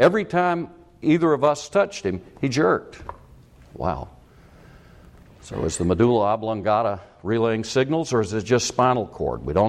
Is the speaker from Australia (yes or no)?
no; South Carolina, United States; See, I was raised in South Carolina. And you, in South Carolina history, you learn the state motto